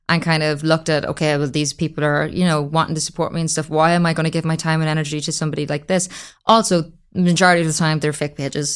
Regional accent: Ireland; I think as Irish people as well, we're very bad for that though.

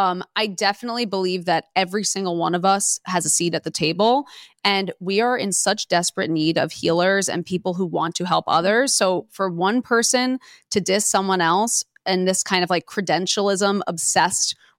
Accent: Queens, New York, United States; I grew up in Queens, one of the most diverse, amazing places in the entire world.

